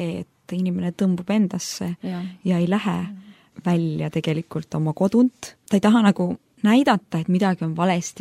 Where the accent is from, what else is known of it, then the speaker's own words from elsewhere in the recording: Tallinn, Harju County, Estonia; born there; me tulime tagasi Tallinna, mis oli meie sünnikoht ja me olime kunagi elanud siin linnas ja käinud ka selles koguduses